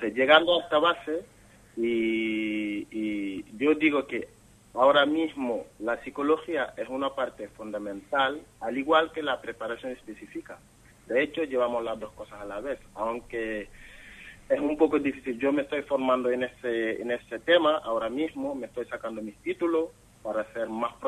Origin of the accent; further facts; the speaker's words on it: Senegal; born there; Spanish is a second language; moved away as an adult; also born or lived in Italy; Yo nací en Senegal, entonces empecé allí hasta primera división. A los 16 firmé mi primer contrato en primera allí. Luego, 3-4 años después, yo me vine para acá. Estuve en Italia, en Madone